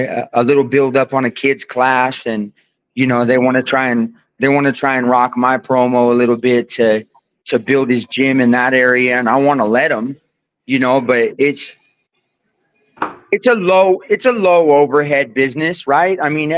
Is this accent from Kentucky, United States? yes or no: no; Seattle, Washington, United States; now in Texas, United States; I'm from Seattle, man. I told you before. But I'm in I'm south of Dallas, about an hour.